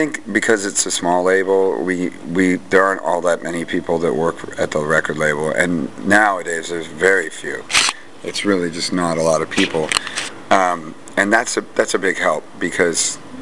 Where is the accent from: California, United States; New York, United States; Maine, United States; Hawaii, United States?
California, United States; It's weird for me because I'm from the Bay Area.